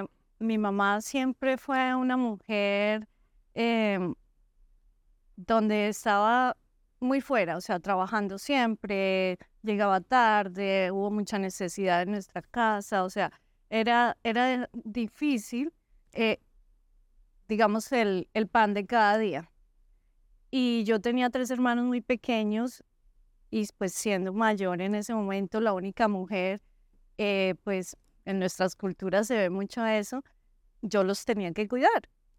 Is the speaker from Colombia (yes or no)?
yes; Bogotá, Colombia; yo soy de Bogotá, Colombia